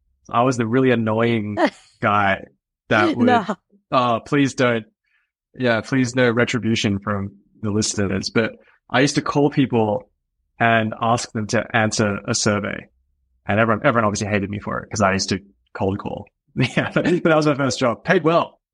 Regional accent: Australia; I grew up in Australia.

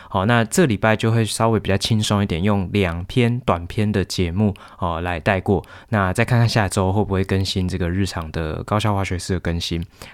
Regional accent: Hualien County, Taiwan; 其实我家乡就在花莲，不过很幸运的哦，就是我的家人跟我家里面其实都一切平安

